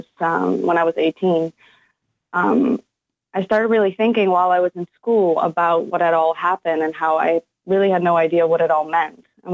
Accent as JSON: {"language": "English", "country": "Netherlands", "tie": "born or raised there", "moved": "yes", "said": "Well, back in where I was raised in the Netherlands, we came from a very small town"}